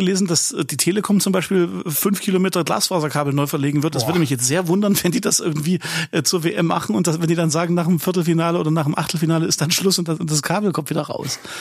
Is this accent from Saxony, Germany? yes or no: yes; Leipzig, Saxony, Germany; Wir beide … reden über die Themen, die uns als Leipziger so unter den Nägeln brennen.